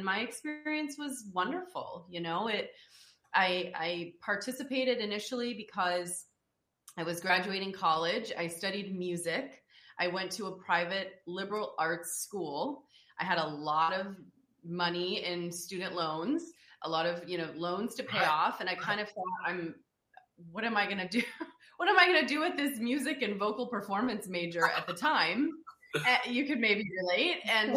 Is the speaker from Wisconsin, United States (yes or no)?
yes; Wisconsin, United States; I'm from Wisconsin, I thought there was some connection to the Packers there.